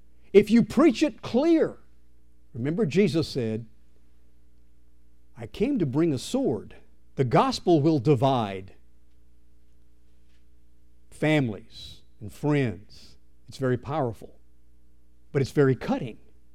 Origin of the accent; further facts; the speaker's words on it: Yazoo City, Mississippi, United States; born there; When I was born in Yazoo City in 1944 at King's Daughters Hospital, it's no longer there, they gave me a social security number.